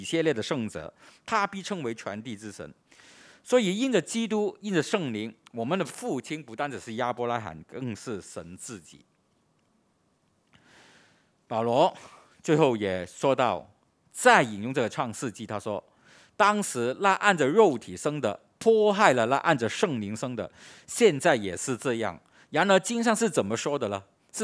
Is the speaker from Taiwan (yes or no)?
no; Hong Kong; 我们香港人经历了70年代80年代，我们很骄傲的